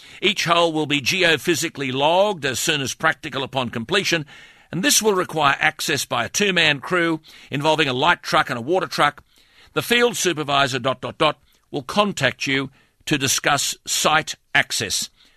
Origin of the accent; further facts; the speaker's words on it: Acland, Queensland, Australia; the area where I was brought up in Western Queensland, a little place called Ackland being turned into a crater of the moon.